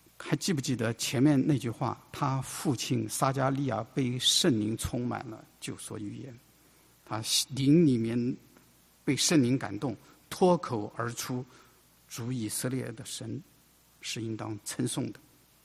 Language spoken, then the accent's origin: Chinese; China; 我们中国人的诗歌往往是起承转合